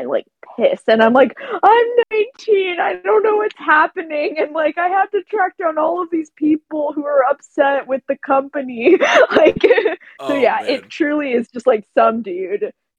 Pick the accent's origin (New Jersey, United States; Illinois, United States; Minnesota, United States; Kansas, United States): New Jersey, United States; moved away as an adult; also born or lived in Wyoming; because I grew up in New Jersey. Like, I spent my whole childhood there, and then, like, when I was 19, like, in the middle of college, my parents were like, we're moving to Wyoming!